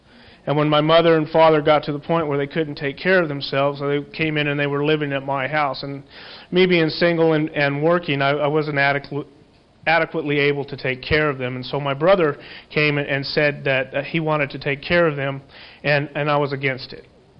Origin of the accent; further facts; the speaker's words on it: Las Vegas, Nevada, United States; from Las Vegas, Nevada.